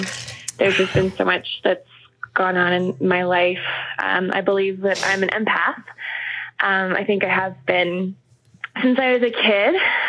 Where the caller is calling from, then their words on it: Calgary, Alberta, Canada; I'm calling from Calgary, Canada.